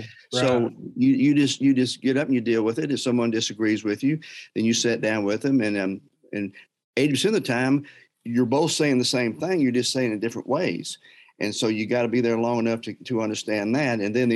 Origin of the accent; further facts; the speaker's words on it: Memphis, Tennessee, United States; As I mentioned, I'm from Memphis, but, you know, love all of Tennessee